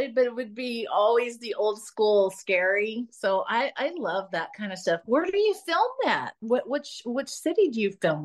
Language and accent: English; Texas, United States; when I was growing up in Texas, the wrestling was huge